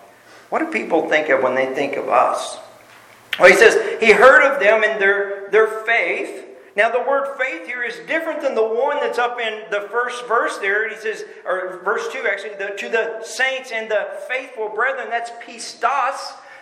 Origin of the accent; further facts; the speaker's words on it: Texas, United States; Now, I grew up in Texas.